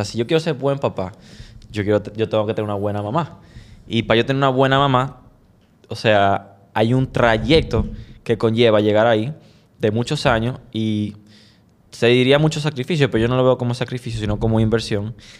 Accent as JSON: {"language": "Spanish", "country": "United States", "said": "O sea, yo soy norteamericano"}